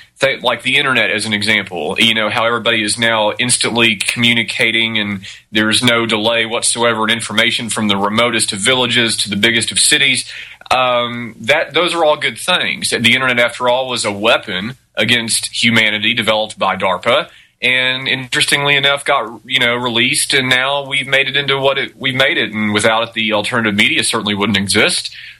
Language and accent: English; Texas, United States; I grew up in Texas. When you grow up in Texas, you know, you're a Texan. You're a Lone Star State, you know, and on and on.